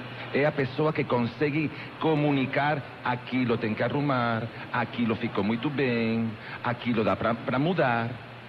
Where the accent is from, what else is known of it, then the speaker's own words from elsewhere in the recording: Madrid, Community of Madrid, Spain; Portuguese is a second language; also born or lived in Barcelona; now in Porto Alegre, Brazil; Eu sou espanhol, eu venho de Madrid, mas a última cidade onde estava morando era Barcelona, e eu casei com gaúcho, então já faz 5 ou 6 anos que estou morando direto aqui, mas conheço Porto Alegre desde o ano 99.